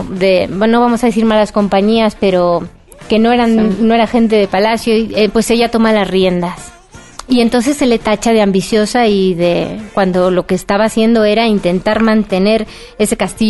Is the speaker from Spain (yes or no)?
yes; Spain; now in Mexico; Bueno, yo como española